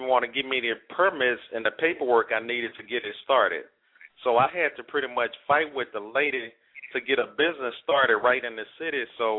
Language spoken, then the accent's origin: English; Greenville, Mississippi, United States; I definitely can relate the story because me, myself, personally, I'm from Greenville, Mississippi.